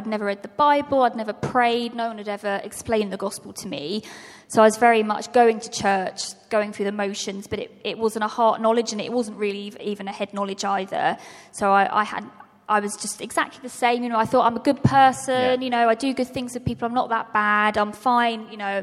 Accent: South East England, United Kingdom; now in Cornwall, United Kingdom; originally I'm from Surrey, and me and my husband moved to Cornwall about 5 months ago.

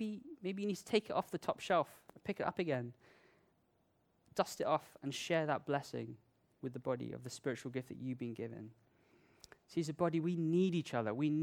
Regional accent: India; And growing up in India, this is definitely the case when you're on the road.

